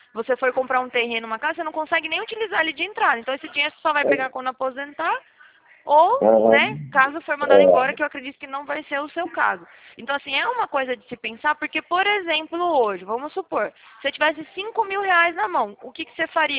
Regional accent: Bahia, Brazil; eu já meto o sotaque logo, falo, oxe, tá falando com quem? Eu sou lá da Boca do Rio

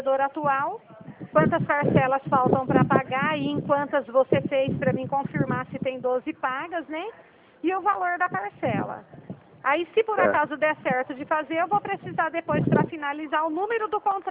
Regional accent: São Paulo, Brazil; Eu sou do estado de São Paulo.

